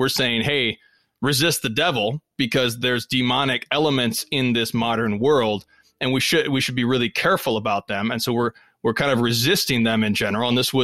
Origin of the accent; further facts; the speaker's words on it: United States; in the United States, I'm speaking as an American here, in the United States, there were these ethnic ghettos